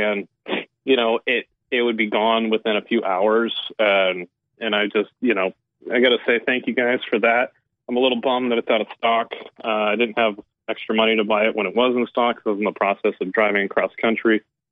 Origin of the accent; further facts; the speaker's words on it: Texas, United States; also born or lived in Portland; But I'm from Texas originally